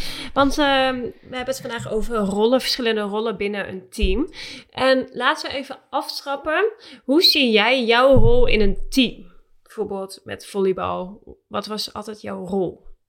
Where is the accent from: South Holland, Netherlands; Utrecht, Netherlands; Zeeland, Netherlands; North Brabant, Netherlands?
Utrecht, Netherlands; Nou, ik kwam uit Utrecht.